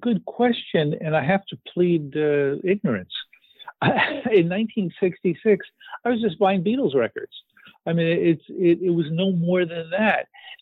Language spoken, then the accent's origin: English; New York, United States; I grew up in the New York area